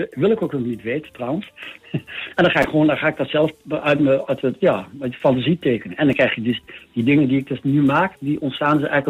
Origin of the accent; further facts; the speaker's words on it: Netherlands; Maar ja, als echte Nederlander of Holland, weet je wel.